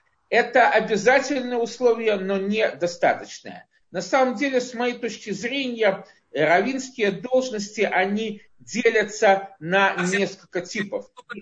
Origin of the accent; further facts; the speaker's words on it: Mogilev, Mogilev Region, Belarus; Я из Могилева.